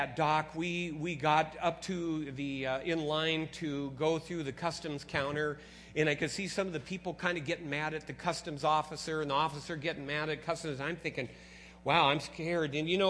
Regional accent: United States; I'm an American. I can prove I'm American.

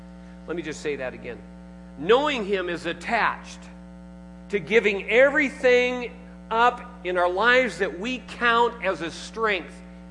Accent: Seattle, Washington, United States; Now, I came from Seattle, and so I went to the second established Starbucks and had my first latte years and years ago

